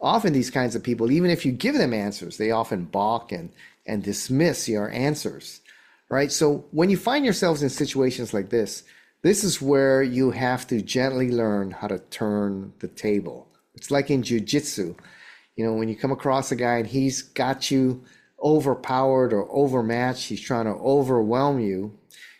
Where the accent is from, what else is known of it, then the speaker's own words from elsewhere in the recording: Hawaii, United States; or because I'm from Hawaii, I call them the Hawaii 5-0.